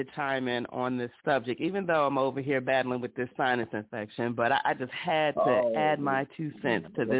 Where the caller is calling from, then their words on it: Sterling, Virginia, United States; calling from Sterling, Virginia, Loudoun County.